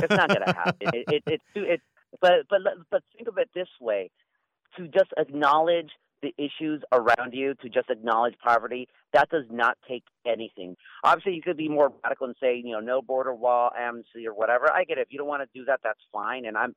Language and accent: English; Anaheim, California, United States; I grew up in Anaheim.